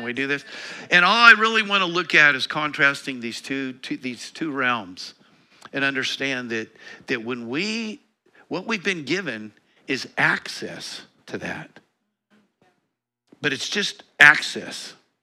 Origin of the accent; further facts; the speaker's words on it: Colorado, United States; because I grew up in Eastern Colorado.